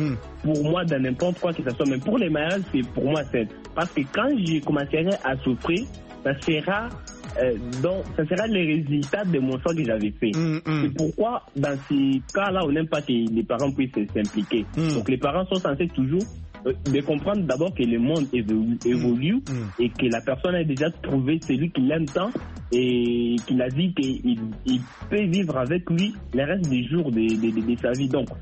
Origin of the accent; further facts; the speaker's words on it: Kasaï, DR Congo; moi je suis du Kassai.